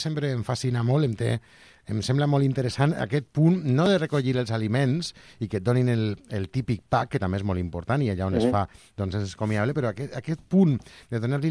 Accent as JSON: {"language": "Catalan", "town": "Castelló", "region": "Valencian Community", "country": "Spain", "said": "És que jo soc de Castelló, Didac."}